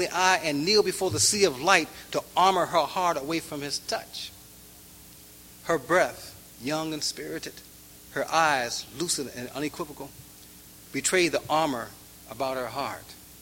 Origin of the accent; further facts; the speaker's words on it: Detroit, Michigan, United States; also born or lived in Chicago; And we grew up around Pimps and Hoes slamming Cadillac doors on the Lower East Side of Detroit, Michigan, and the West Side of Chicago.